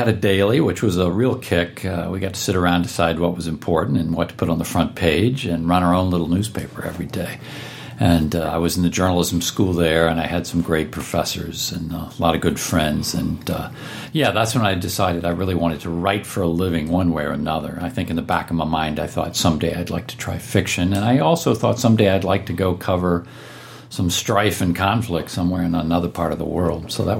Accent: Charlotte, North Carolina, United States; I grew up in North Carolina, in Charlotte. Went to the public schools down there during a pretty tumultuous time.

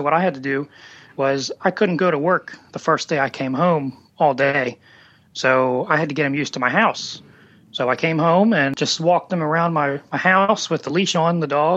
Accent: Baltimore, Maryland, United States; As I was born in Baltimore, I've lived here all my life. I went to school here, and I like the streets and the parks and everything

